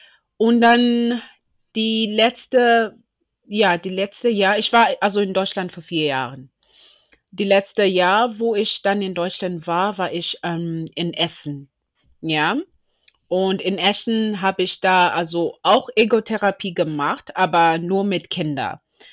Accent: Bulawayo, Zimbabwe; first language Shona; German is a second language; Ich bin aufgewachsen in Simbabwe. Ich bin da geboren, in Bulawayo bin ich geboren. Und meine Mutter kommt aus Bulawayo auch und mein Vater von Mashingo. Meine Muttersprache ist übrigens also Shona.

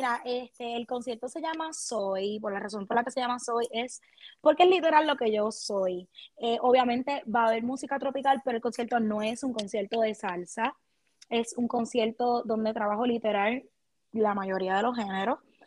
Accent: Barranquitas, Puerto Rico; Estoy bien contenta de poder servirle a mi pueblo desde esa esquinita

